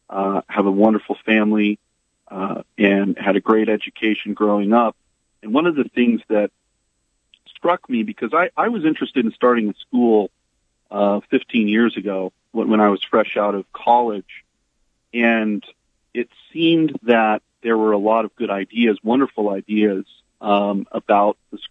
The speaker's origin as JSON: {"language": "English", "town": "Fort Scott", "region": "Kansas", "country": "United States", "tie": "born or raised there", "said": "I grew up in Fort Scott"}